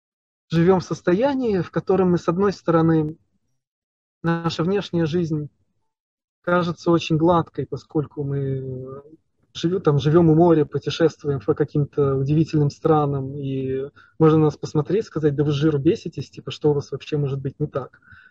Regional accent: Moscow, Russia; Да, то есть мы москвичи, казалось бы, у нас есть все возможности.

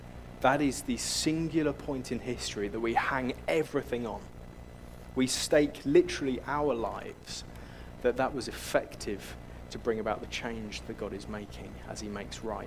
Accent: England, United Kingdom; I'm English.

